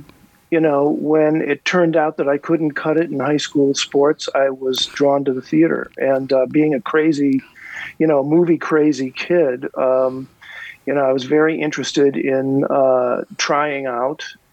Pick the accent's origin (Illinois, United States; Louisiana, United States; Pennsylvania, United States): Illinois, United States; Mount Prospect; also born or lived in Evanston, Illinois; I was born in Evanston, Illinois in 1950. Grew up in the northwest suburbs of Chicago, specifically Mount Prospect, Illinois, and which is where I lived until I graduated from Prospect High School in 1969.